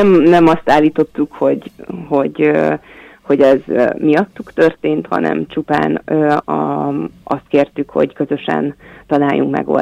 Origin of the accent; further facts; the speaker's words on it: Debrecen, Hajdú-Bihar, Hungary; amit én, mint debreceniként tapasztalok a városban